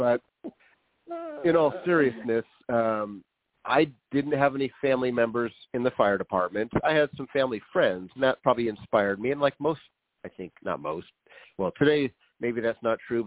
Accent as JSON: {"language": "English", "town": "San Leandro", "region": "California", "country": "United States", "tie": "born or raised there", "also_born_or_lived": "Oakland", "said": "I grew up in Oakland for my first 5 years, and we moved to San Leandro, which is just south of Oakland, where I did all my school, you know, elementary, high school, everything else."}